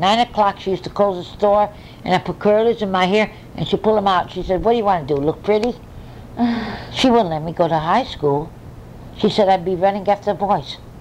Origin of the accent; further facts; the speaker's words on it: New York, United States; born there; now in Bridgeport, United States; We came from New York. I was born in New York, my sister.